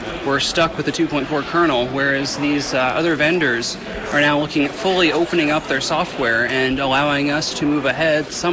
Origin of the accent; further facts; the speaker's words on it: California, United States; I come from the US, California to be specific